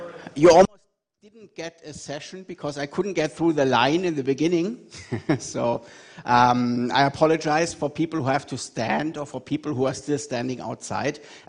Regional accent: Munich, Bavaria, Germany; English is a second language; I'm based in Munich in Germany, and you can hear that from my accent. People always tell me I sound like the bad guy in a World War II movie

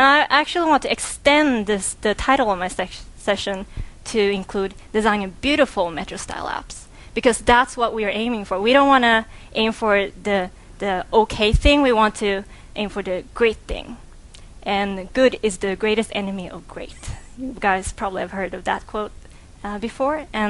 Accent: Stockholm, Stockholm County, Sweden; And from that, I guess you can draw the conclusion that I'm born and raised in Sweden. I'm a technical evangelist from Microsoft, and I'm based in Sweden, in Stockholm, actually. And that was where I grew up. My parents are both Chinese

